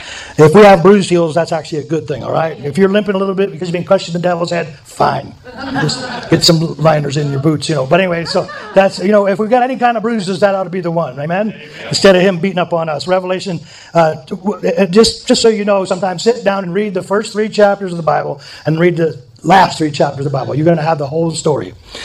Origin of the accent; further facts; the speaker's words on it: Montana, United States; I'm from Montana. I can say that.